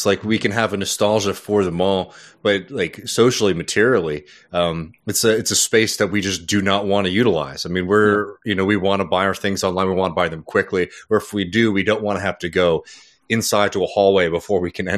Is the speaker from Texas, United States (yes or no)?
yes; Austin, Texas, United States; my hometown of Austin has always sort of had that pining for the past, right?